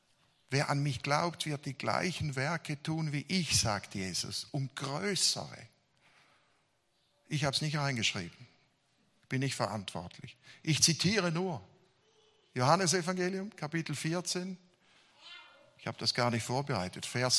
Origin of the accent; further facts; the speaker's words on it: Switzerland; Also ich komme aus der Schweiz